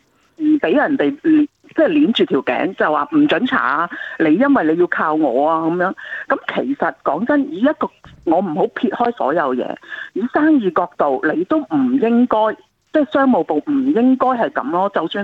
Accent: Australia; 因为我们澳洲人是很正义的嘛

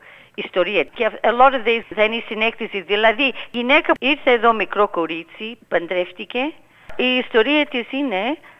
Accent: Clayton, Victoria, Australia; also born or lived in Greece; από ένα χωριό λέγεται Μόρφη Κοζάνη, έξω από Θεσσαλονίκη. Μέναμε στο Clayton, μεγάλωσα στο Clayton

